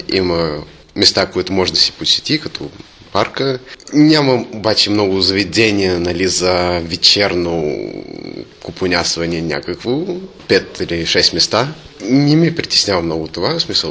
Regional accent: Russia; now in Dobrich, Bulgaria; Здравейте, аз съм от Русия по принцип. От 8 години живея тук. … Като цяло Добрич ми харесва

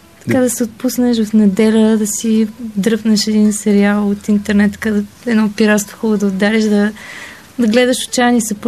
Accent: Tryavna, Gabrovo Province, Bulgaria; Аз съм от някъде, това не е голям град, от който идвам.

